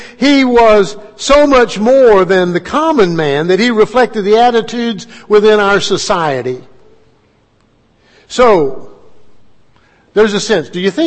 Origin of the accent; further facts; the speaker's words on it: Albuquerque, New Mexico, United States; And I say that because I came from Albuquerque, in which many of the people that we meet, it's 67% Hispanic